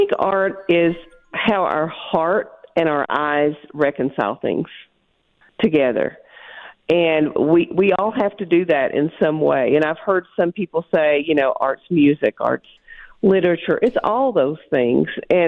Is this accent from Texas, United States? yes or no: no; Kentucky, United States; now in New Mexico, United States; I'm sure you can tell by my accent, I'm not from New Mexico.